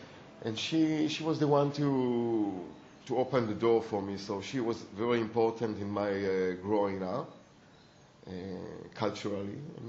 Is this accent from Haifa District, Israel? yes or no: yes; Kiryat Bialik, Haifa District, Israel; when I grew up in Kiryat Bialik